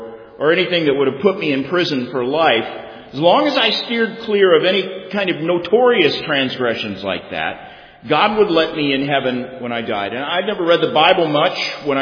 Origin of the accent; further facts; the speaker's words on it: Tulsa, Oklahoma, United States; I grew up in Tulsa, Oklahoma, which is the heart of the charismatic movement, the home of Oral Roberts University.